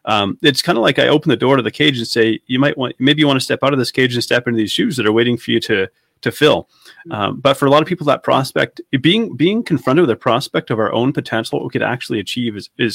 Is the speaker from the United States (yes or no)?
no; Canada; But I'm from Canada, if anybody hasn't picked up on the accent yet.